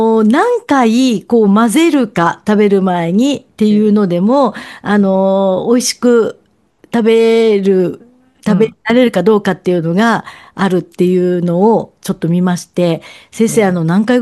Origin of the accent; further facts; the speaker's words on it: Nagoya, Aichi, Japan; 私は家では小さい頃名古屋出身なんですけど